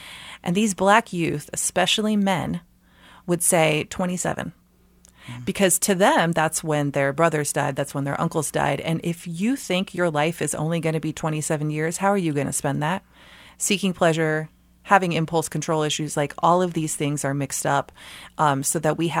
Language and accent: English; California, United States; I grew up in California, where there's a lot of people who are of mixed descent.